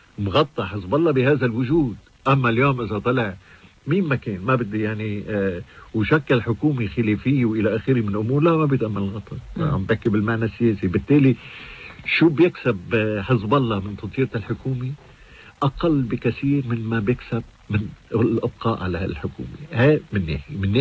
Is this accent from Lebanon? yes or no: yes; Lebanon; عم برجع أقول كلبنانيين